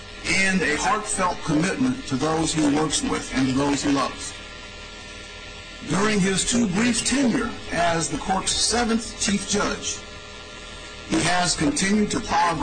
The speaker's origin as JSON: {"language": "English", "region": "Iowa", "country": "United States", "tie": "born or raised there", "said": "Midwestern roots that he and I share in common because I grew up in Iowa. After having been conceived in Florida during my parents' honeymoon."}